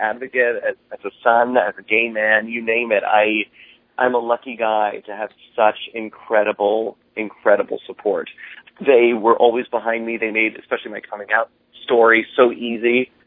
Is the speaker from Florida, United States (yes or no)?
yes; Florida, United States; I did. I grew up in South Florida. Went to the University of Florida.